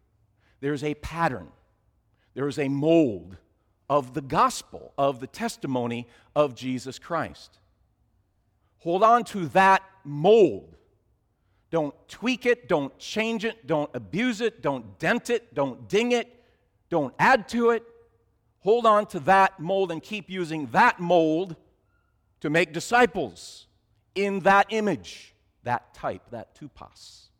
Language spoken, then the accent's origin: English; Minnesota, United States; moved away; not from this area, but I'm transplanted here 29 years ago, and I'm reminded that I'm still new. I'm from Minnesota, right?